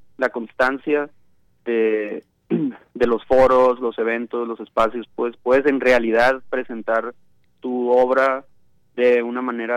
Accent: Sinaloa, Mexico; nosotros somos de Sinaloa, creo que no lo había mencionado.

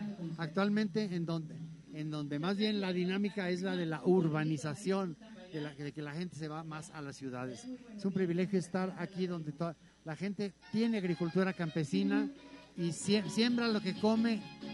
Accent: Guadalajara, Jalisco, Mexico; born there; yo nací en Guadalajara.

